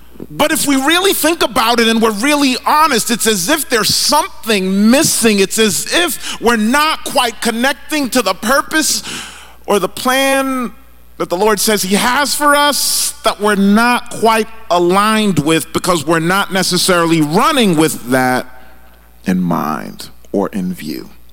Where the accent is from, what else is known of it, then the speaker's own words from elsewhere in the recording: Boston, Massachusetts, United States; As a little kid, I grew up in Boston. I went to this school in Jamaica Plains called Blessed Sacrament School.